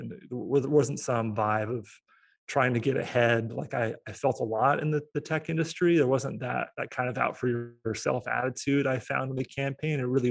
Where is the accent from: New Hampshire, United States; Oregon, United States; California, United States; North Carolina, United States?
Oregon, United States; Portland; in my hometown of Portland, Oregon.